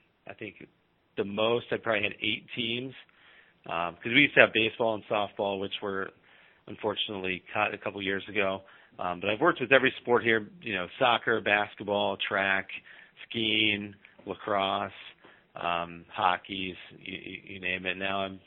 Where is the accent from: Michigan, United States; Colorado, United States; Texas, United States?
Colorado, United States; And I'm from Colorado originally, so going to Oxford, Ohio was the furthest east I'd been.